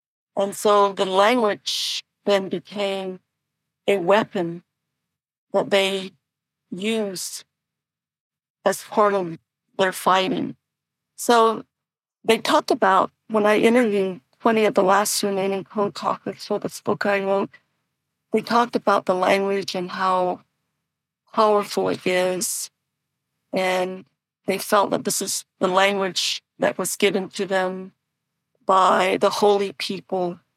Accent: United States; first language Navajo; English is a second language; Well, Navajo was my first language, and I also learned English at home because both of my parents spoke both languages fluently.

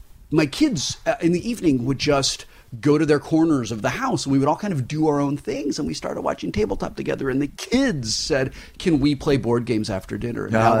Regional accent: California, United States; You know, we're from Southern California.

